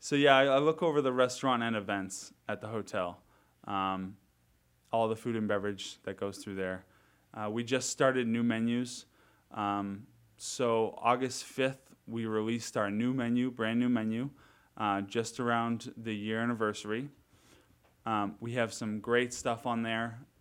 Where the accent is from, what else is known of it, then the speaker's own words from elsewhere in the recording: Sandwich, Massachusetts, United States; Yeah, so I'm originally from Sandwich, Mass, Cape Cod.